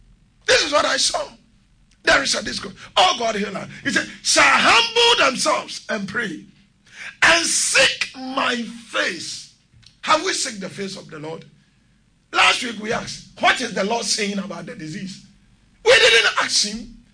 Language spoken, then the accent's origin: English; Ghana; I'm a Ghanaian and I'm a Christian.